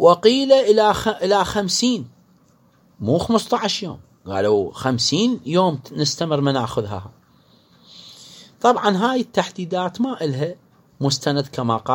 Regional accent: Iraq; إحنا عندنا في العراق الغنم العراقي هو أغلى الأنواع

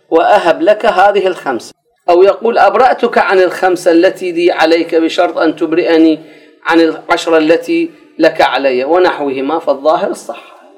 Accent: Iraq; هذا الجوز الزغال لا ينباع وزن عندنا بالعراق

